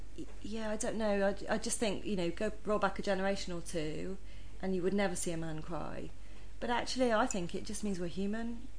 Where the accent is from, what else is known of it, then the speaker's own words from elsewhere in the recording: Bristol, South West England, United Kingdom; we're starting with Bristol because that's my hometown, but who knows?